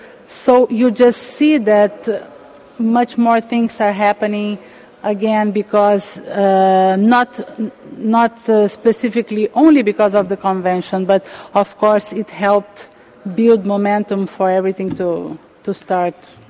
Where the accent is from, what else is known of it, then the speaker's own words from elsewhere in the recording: Brazil; I remember that in Brazil, I'm from Brazil, and in 2005, I think, we went to one of the meetings